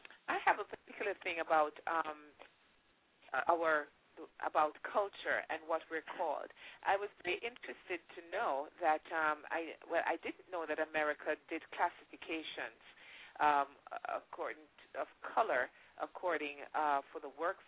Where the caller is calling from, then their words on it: Atlanta, Georgia, United States; Yes, and I'm calling from Atlanta.